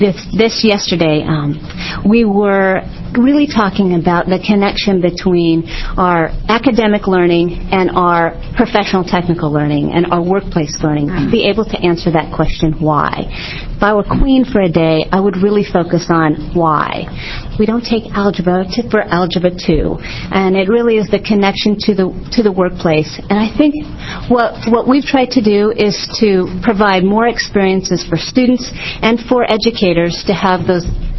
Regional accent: Oregon, United States; I'm actually from Eastern Oregon. I grew up in Wallowa counties, have relatives in Wallowa, Baker, and Union counties.

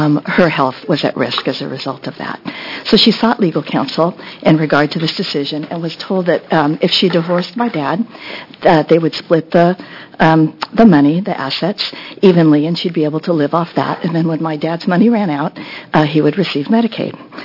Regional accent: Portland, Oregon, United States; I'm from Portland, Oregon.

